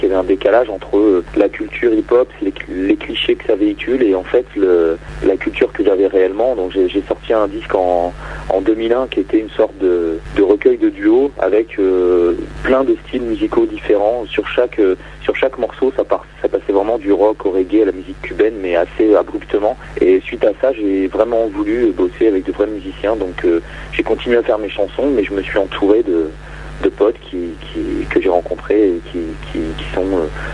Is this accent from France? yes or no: yes; Chartres, Centre-Val de Loire, France; Eh bien, je suis de Chartres.